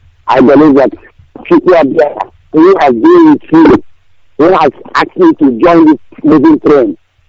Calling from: South Nigeria, Nigeria; my dear. I'm calling from Nigeria, even the south, the upper land.

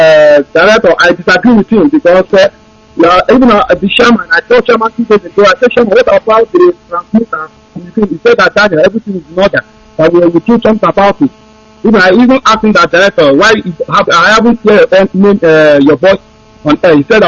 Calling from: Ukraine; I'm coming from Ukraine.

